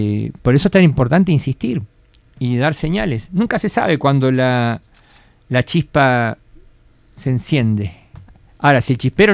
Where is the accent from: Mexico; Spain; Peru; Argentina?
Argentina; vengo de Argentina